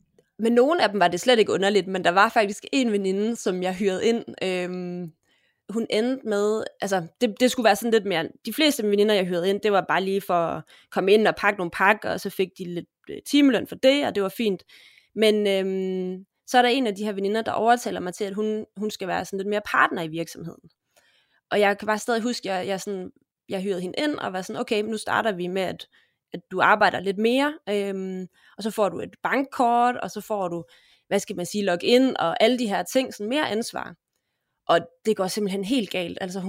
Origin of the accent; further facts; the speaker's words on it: Aalborg, North Denmark Region, Denmark; Altså, jeg er fra Aalborg, så det er, hvordan man definerer provins.